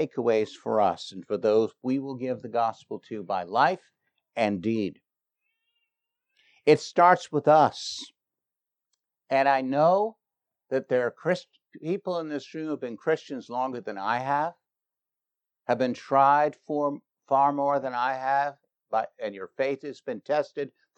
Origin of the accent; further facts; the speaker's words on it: New York, United States; I'm a New Yorker. I mean, people would try to sell me the Brooklyn Bridge.